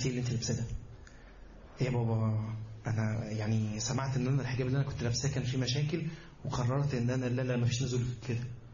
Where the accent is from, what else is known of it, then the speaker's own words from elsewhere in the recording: Egypt; ده انا مصري، ده انا مصري وابويا مصري وانا شربت من نيلها وشفت بابا بيشرب من نيلها وجدي شرب من نيلها